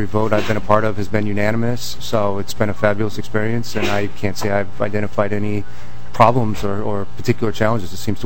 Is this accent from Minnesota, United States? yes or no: yes; New Hope, Minnesota, United States; I grew up here in Minnesota in New Hope.